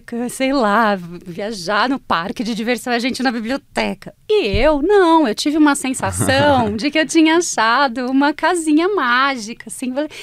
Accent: Bragança Paulista, São Paulo, Brazil; now in São Paulo, Brazil; Eu sou de Bragança. Isso é importante, porque as coisas que acontecem no interior são muito diferentes das coisas que acontecem na capital.

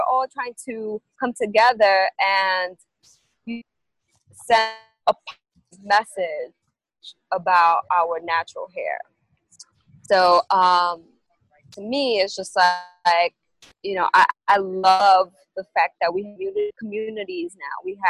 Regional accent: Dominican Republic; growing up in the Dominican Republic, I had a very, like, innocent childhood in the Dominican Republic.

